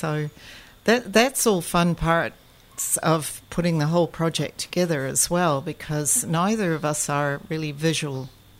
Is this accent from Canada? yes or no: yes; Ontario, Canada; my parents are Kiwis, but I grew up in Canada, in Ontario, which has a very strong Scottish influence on the population